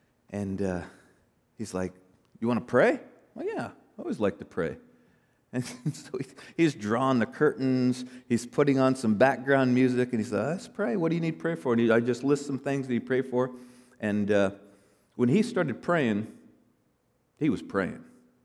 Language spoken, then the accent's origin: English; Denver, Colorado, United States; That used to be the case for me when I grew up in Denver, so I'm a Bronco fan.